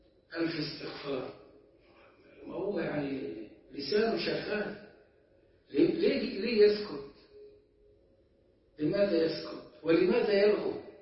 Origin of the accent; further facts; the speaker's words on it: Egypt; الخرافات دي عندنا في القريه أو على مستوى الناس الجهلة، وطلعت على مستوى الناس المتعلمين. كنت فاكر إني عندنا في مصر